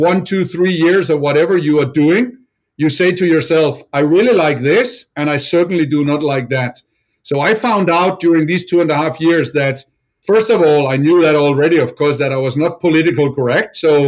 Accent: Denmark; So I was very lucky that close to my hometown in Denmark

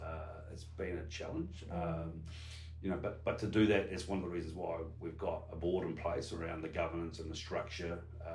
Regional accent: New Zealand; I'm from New Zealand, cool.

